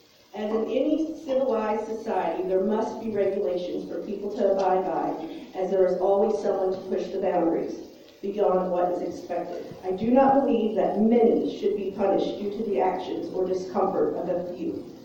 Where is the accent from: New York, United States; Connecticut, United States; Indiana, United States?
Indiana, United States; Vincennes; I was born and raised in Vincennes.